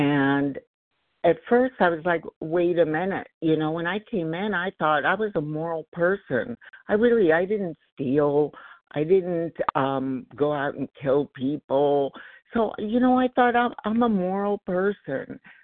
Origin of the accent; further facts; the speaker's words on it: Los Angeles, California, United States; I am from Los Angeles.